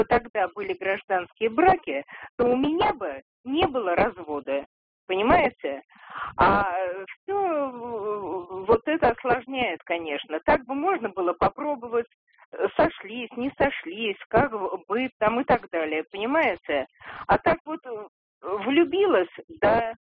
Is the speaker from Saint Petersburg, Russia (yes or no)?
yes; Saint Petersburg, Russia; Я из Петербурга